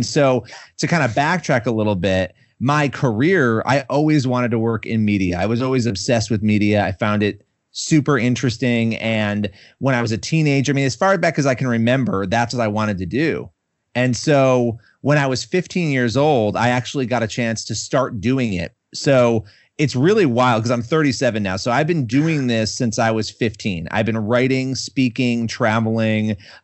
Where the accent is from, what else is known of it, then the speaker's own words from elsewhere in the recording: Rochester, New York, United States; I grew up in Rochester, New York. That was where I grew up.